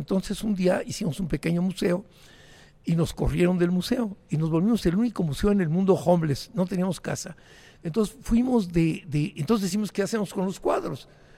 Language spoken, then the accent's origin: Spanish; Santa Bárbara, Chihuahua, Mexico; yo nací en Santa Bárbara, Chihuahua, un pueblito chiquitito.